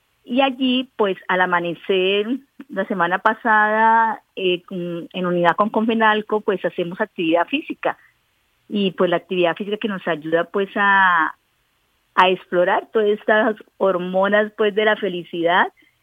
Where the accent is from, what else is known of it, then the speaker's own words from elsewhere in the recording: Chinácota, Norte de Santander, Colombia; Yo soy del norte de Santander, de un lugar muy lindo que se llama Chinácota.